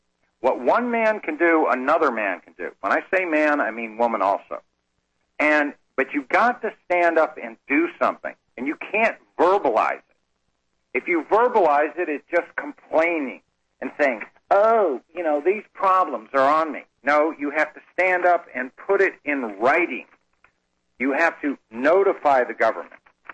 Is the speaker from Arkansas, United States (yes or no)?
yes; Arkansas, United States; My credibility is … And I say I'm from Searcy County, Arkansas.